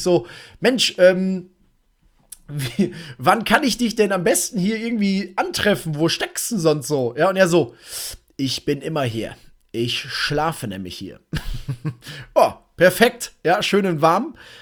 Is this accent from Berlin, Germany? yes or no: no; Velen, North Rhine-Westphalia, Germany; Und jetzt war ich letzte Woche in Velen in meiner Heimat und habe das Prepaid-Handy abgeholt.